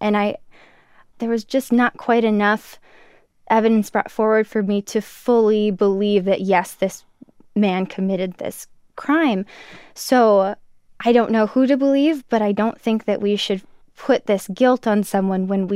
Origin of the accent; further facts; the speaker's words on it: Minnesota, United States; And growing up in Minnesota, which is pretty blue, pretty Democratic, that's what I grew up hearing.